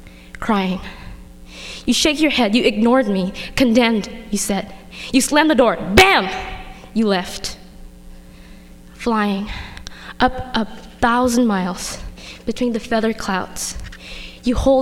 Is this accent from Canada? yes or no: no; Myanmar; I'm from Myanmar